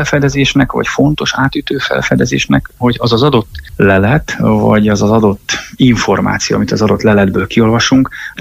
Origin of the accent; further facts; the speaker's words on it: Ajka, Veszprém County, Hungary; hiszen én úgy egyébként ajkai vagyok, és Bakonyból származom, és hát ott rengeteg hegy van, sziklafal